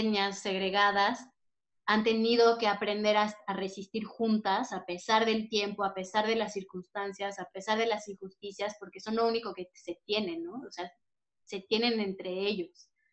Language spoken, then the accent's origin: Spanish; Mexico; born there; also born or lived in Uruguay / Paris; Yo nací en México, viví en Uruguay, he vivido en muchos estados, me fui a estudiar a París